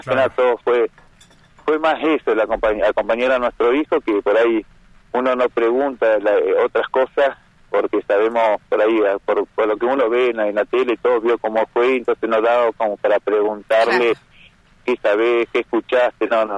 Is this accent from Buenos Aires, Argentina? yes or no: no; General Roca, Río Negro, Argentina; Sí, sí, sí, soy de General Roca.